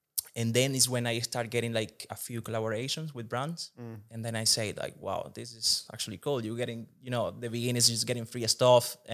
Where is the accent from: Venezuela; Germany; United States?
Venezuela; English is a second language; moved away as an adult; now in Ireland; Yes, I came to Ireland at 21 years old. And yes, long trip. I'm from Venezuela originally.